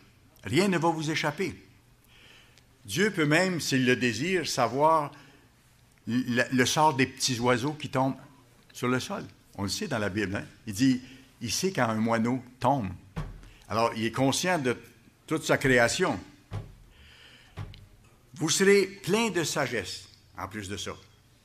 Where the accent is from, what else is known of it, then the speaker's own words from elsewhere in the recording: Quebec City, Quebec, Canada; Quand on regarde la composition des roches, chez nous, à Québec, dans le fleuve